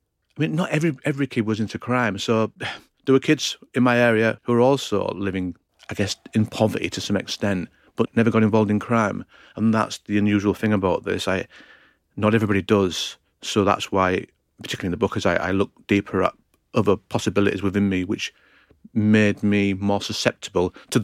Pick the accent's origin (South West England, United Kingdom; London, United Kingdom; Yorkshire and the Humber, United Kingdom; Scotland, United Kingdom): Yorkshire and the Humber, United Kingdom; Hull; Hull is a northern city, typical working class background. And I remember life being quite poor when